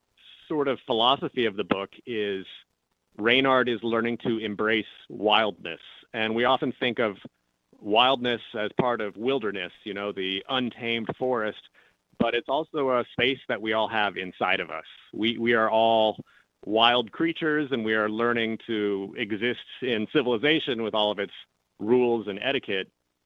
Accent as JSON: {"language": "English", "town": "Kansas City", "region": "Missouri", "country": "United States", "said": "Soul is from Argentina. I'm from Kansas City."}